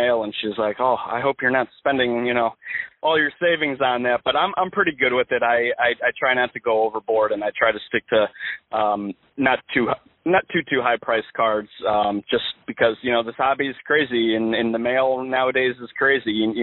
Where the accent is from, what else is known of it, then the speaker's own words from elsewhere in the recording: Connecticut, United States; actually saw him, you know, play growing up in Connecticut, and was able to see him with the New Britain Rockcats